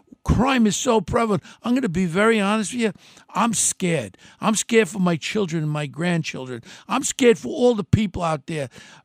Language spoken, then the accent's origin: English; Ozone Park, New York, United States; Growing up in Ozone Park, where a father was born in Germany